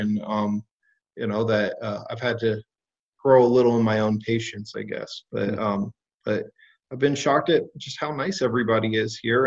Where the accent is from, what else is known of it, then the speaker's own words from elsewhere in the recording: Seattle, Washington, United States; Growing up in Seattle, there actually was a ward in my neighborhood. I didn't know anybody who was a part of it, but when I drove past it, I grew up in a very Christian neighborhood.